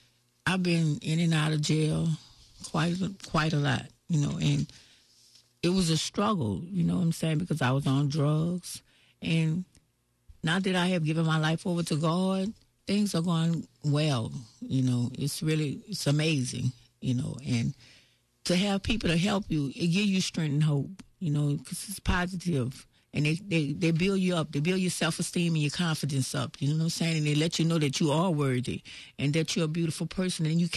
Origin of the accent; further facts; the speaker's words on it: New Orleans, Louisiana, United States; I'm from New Orleans, and I've been here.